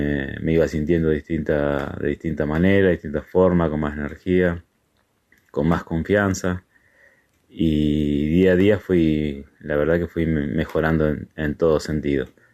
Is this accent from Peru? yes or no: no; Santa Fe, Argentina; yo soy de Santa Fe.